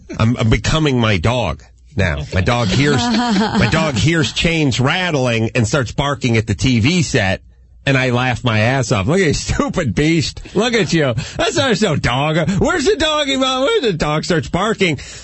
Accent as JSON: {"language": "English", "region": "California", "country": "United States", "said": "maybe I'm from California, maybe I'm a little PC"}